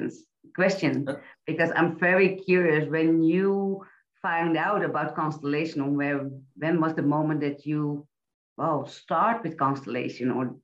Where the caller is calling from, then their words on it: Amsterdam, North Holland, Netherlands; I'm calling from Amsterdam, the Netherlands, and it's also grey day today.